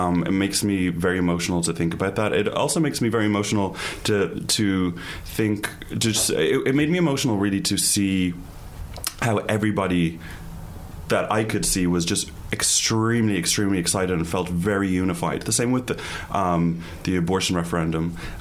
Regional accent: Ireland; because my whole experience in Ireland was living in a very conservative country.

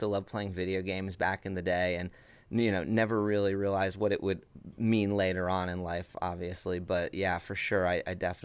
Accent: Miami, Florida, United States; So I grew up in South Florida. I was born in Miami, still a big Dolphins fan.

